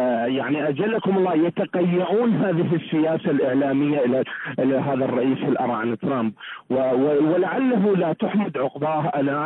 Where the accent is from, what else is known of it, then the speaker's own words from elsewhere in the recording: Iraq; من العراق.